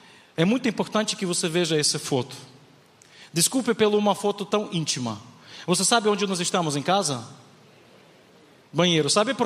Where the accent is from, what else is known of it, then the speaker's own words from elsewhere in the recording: Ukraine; Portuguese is a second language; Não, eu sou da Ucrânia.